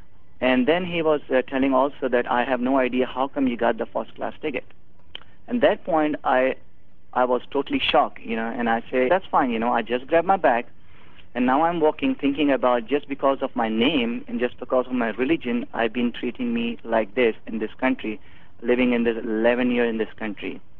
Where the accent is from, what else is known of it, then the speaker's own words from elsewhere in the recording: Karachi, Sindh, Pakistan; I'm originally from Pakistan, Karachi.